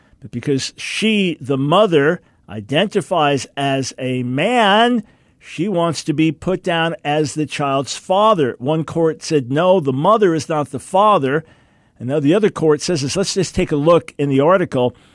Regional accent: New York, United States; I'm a New Yorker. I've been born in New York City, raised in Long Island, spent the first half of my life there

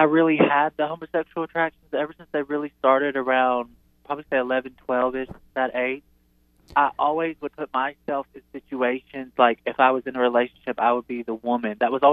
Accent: Tennessee, United States; now in Georgia, United States; I actually live in Georgia. The bulk of my story of my life, I grew up in Tennessee and lived in Tennessee, south of Nashville area.

